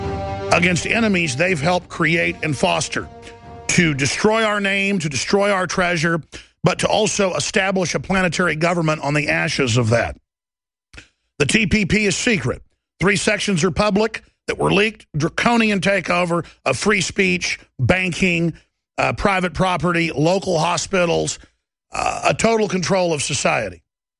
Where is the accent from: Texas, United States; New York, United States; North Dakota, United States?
Texas, United States; Dallas; My dad used to explain to me growing up in Dallas, watching the savings and loans crisis and the rest of it.